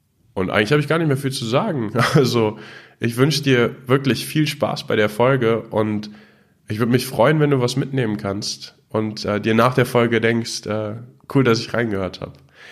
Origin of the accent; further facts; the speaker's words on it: Germany; ich bin auch in Deutschland aufgewachsen.